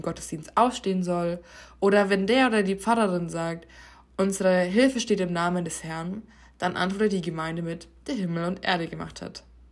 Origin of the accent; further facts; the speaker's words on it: Veitsbronn, Bavaria, Germany; 2013 war ich auf Sommerfreizeit mit der evangelischen Jugend bei uns in meiner Heimatgemeinde in Veitsbronn.